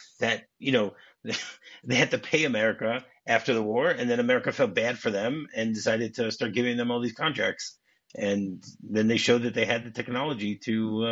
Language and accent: English; United States; for me as a Jew, when I grew up in the States, so Christmas Eve was always the time we went to the movies.